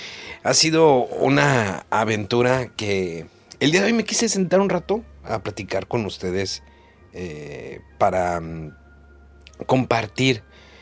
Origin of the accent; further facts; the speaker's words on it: Mexico; Y eso, como mexicano, digamos, para los japoneses era normal sufrir ese calor.